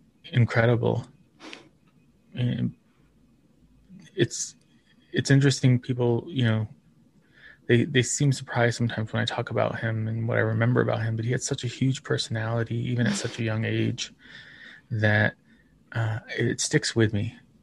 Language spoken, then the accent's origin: English; Socorro, New Mexico, United States; born there; So I was born in Socorro, New Mexico in 1980. And it's a small town. It's about 75 miles south of Albuquerque, which is the largest city in our state.